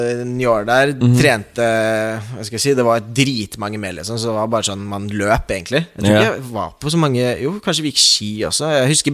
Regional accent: Oslo, Norway; Men mamma flyttet, vi bodde på Grønland. Jeg er født og oppvokst på Grønland.

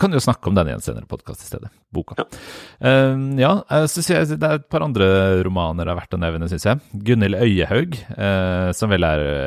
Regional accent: Fredrikstad, Østfold, Norway; det var jo et litt hardt kommunevalg her I min hjemby Fredrikstad.

